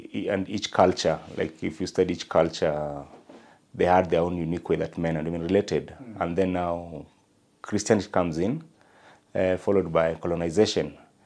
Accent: Kisii, Kisii County, Kenya; Like, I come from Kisii, there's no land in Kisii that I can go back to.

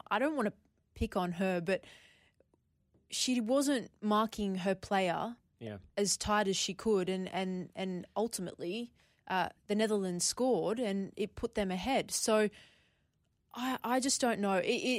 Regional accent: Australia; I am Australian. I was born here. I support the Socceroos. I support the Matildas.

